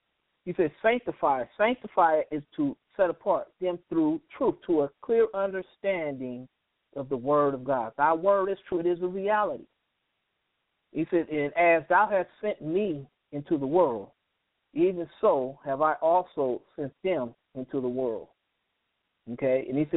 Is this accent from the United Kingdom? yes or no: no; United States; America, like even we live here, because I'm from America, can't speak for everybody else